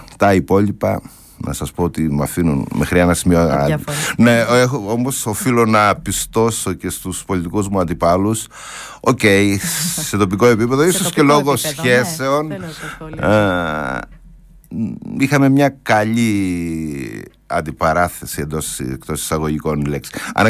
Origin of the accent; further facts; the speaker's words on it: Agia Triada, Central Greece, Greece; also born or lived in Klitsos; Ζω και εργάζομαι τα τελευταία 35 χρόνια στο Καρπενήσι. Έλκω την καταγωγή μου από τον Κλιτσό που γεννήθηκα. Μεγάλωσα στην Αγία Τριάδα και ζω τα υπόλοιπα χρόνια εδώ στο Καρπενήσι.